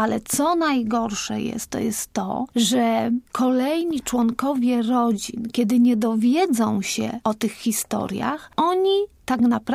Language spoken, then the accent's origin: Polish; Poznań, Greater Poland Voivodeship, Poland; ja jako poznanianka, jako wielkopolanka